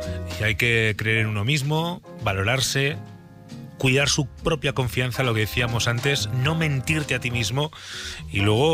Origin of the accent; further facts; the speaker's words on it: Burgos, Castile and León, Spain; moved away as an adult; now in Madrid, Spain; yo soy de Gamonal. Yo, de hecho, nací en el hospital, pero me crié en Gamonal. Estuve ahí hasta que fui a Madrid a trabajar con 21 años, en el año 99. Y me crié ahí, en ese barrio burgalés